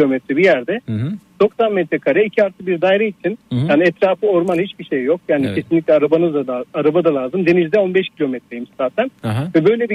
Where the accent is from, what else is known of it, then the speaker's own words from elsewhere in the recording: Çorum, Turkey; Peki ben kendi şehrimde Çorumluyum ben.